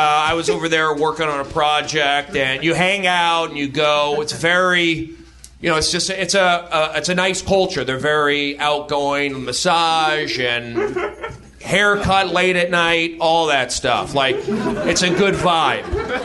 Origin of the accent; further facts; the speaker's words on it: Los Angeles, California, United States; also born or lived in New York; I grew up here in Los Angeles. People don't get along. I lived in New York.